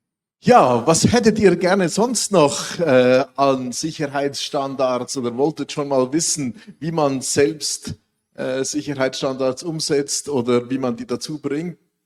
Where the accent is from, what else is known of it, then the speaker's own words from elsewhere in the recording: Switzerland; Sind wir Schweizer so gierig?